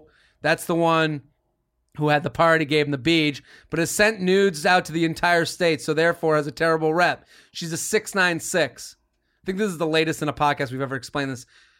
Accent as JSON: {"language": "English", "town": "Needham", "region": "Massachusetts", "country": "United States", "said": "I'm from Needham, outside of Boston. So I went to Needham High."}